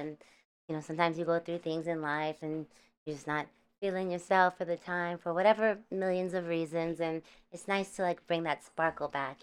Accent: Vancouver, British Columbia, Canada; born there; I was born in Canada.

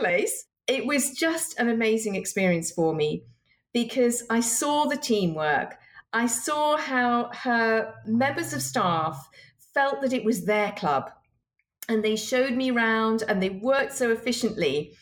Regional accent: Northern England, United Kingdom; accent: southern UK; And so that was where I grew up when I was young. It's very friendly. It's very different. And many people wouldn't know that I actually have come from the north because my accent sounds more like a southern UK person.

